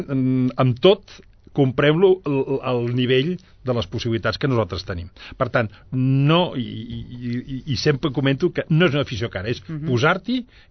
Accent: Barcelona, Catalonia, Spain; soc de Barcelona, vinc ara a Llinars del Vallès

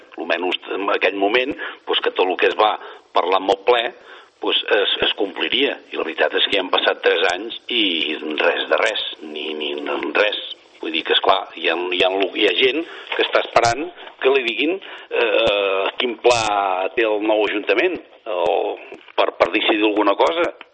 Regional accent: Sabadell, Catalonia, Spain; Som també d'aquí Sabadell, no som cap grup cubaití ni grups de porai, som gent de Sabadell

